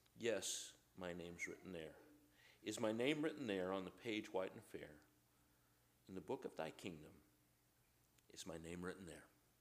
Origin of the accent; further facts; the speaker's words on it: New York, United States; When I lived in New York, everybody had a nickname. I can't remember anybody growing up in New York that was called by their given name routinely.